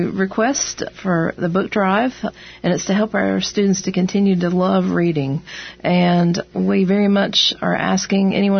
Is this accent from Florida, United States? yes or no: no; Hendersonville, North Carolina, United States; going to Appalachian and growing up in Hendersonville, that the mountains create their own weather, you know.